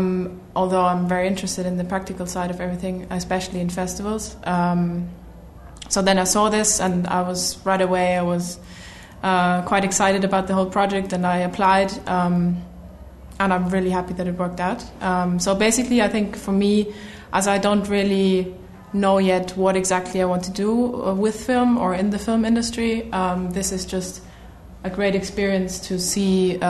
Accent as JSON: {"language": "English", "region": "Vienna", "country": "Austria", "said": "As I'm from Vienna, which is the capital of Austria"}